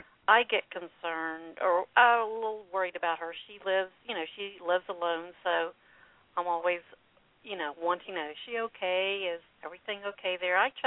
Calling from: Atlanta, Georgia, United States; Atlanta. Georgia.

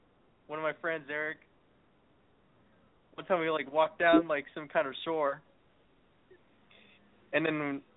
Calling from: El Paso, Texas, United States; I'm calling from, El Paso, Texas.

